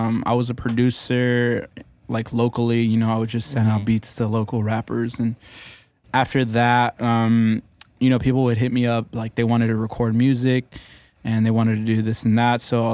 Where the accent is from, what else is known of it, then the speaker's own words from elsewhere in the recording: Watsonville, California, United States; I come from Watsonville, California. Born and raised. I'm an artist from Watsonville, California